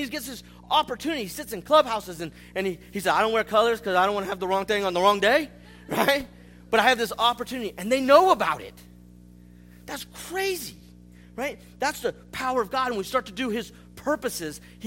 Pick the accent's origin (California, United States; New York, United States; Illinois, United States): California, United States; Hey, I'm a little city boy. I grew up in the San Francisco Bay Area. You don't get more city than that, right?